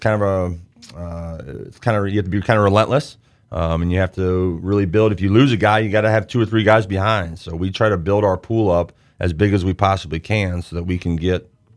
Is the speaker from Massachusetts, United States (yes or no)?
no; Peoria, Illinois, United States; also born or lived in North Carolina, United States; I'm originally from Peoria, so I know a lot of coaches, but coming from North Carolina, I was there for 4 years.